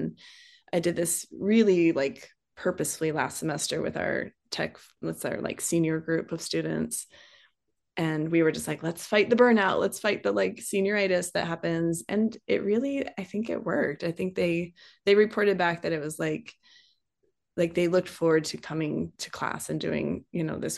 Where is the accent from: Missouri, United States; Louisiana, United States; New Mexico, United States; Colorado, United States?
Colorado, United States; Durango; And I grew up in Durango, Colorado. So very outside of Durango. So a very small town, and there wasn't any dance at all when I was growing up.